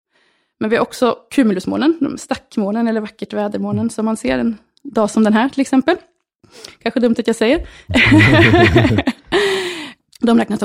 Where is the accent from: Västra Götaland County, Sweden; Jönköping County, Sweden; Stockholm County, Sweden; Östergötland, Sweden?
Östergötland, Sweden; Norrköping; Visserligen född och uppväxt i Norrköping, så jag kanske utsatts för lite meteorologi.